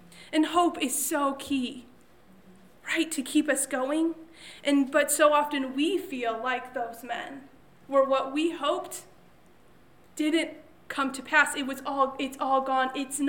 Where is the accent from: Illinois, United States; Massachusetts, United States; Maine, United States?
Illinois, United States; Chicago; we're from the Chicagoland area. There are loads of super tall buildings in Chicago that we call them skyscrapers because they go up that high.